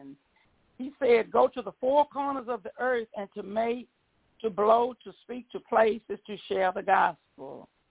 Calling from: Texas, United States; Hello, Sister Deborah. How you doing? … from Texas.

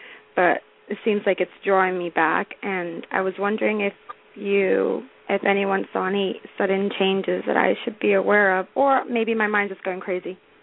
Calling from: New Jersey, United States; I'm from New Jersey.

